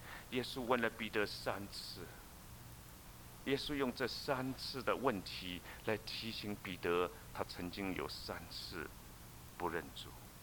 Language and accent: Chinese; China; 你知道我们中国人，特别是大陆的人，在文化大革命中，我们有一句非常流行的话，叫痛打落水狗。